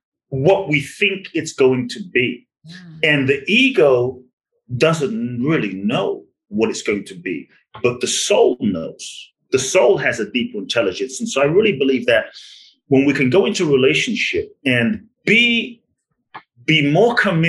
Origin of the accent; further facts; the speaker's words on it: London, United Kingdom; I grew up in London, so I grew up with soccer.